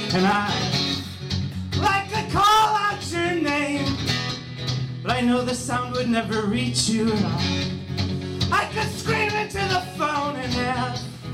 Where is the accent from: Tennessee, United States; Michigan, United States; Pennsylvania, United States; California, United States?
Michigan, United States; I'm from Michigan.